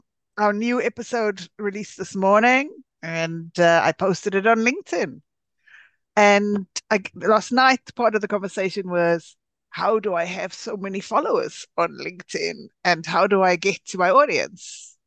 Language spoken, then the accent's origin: English; Colombia; accent: Colombian; It's my accent, Colombia. Apparently.